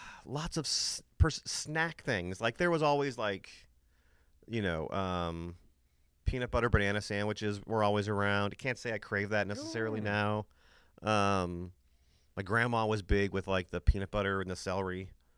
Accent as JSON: {"language": "English", "town": "Springfield", "country": "United States", "tie": "born or raised there", "said": "Growing up in Springfield is just kind of the law."}